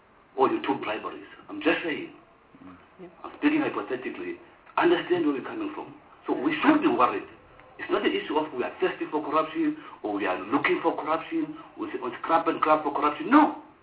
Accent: South Africa; I'm South African. We all South Africans in this country.

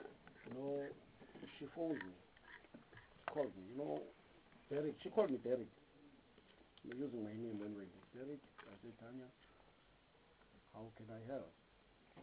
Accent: Mpumalanga, South Africa; Unfortunately, I'm also from Mpumalanga.

